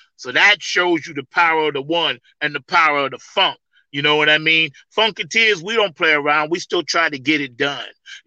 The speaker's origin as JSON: {"language": "English", "region": "New York", "country": "United States", "lives_now": "North Carolina, United States", "said": "And I'm from New York, so I'm used to things moving a little quicker. And down here in North Carolina, things move a little slower."}